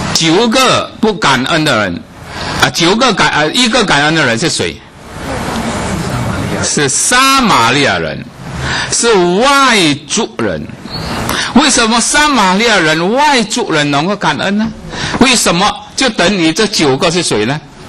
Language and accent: Chinese; China; 我也是中国人啊。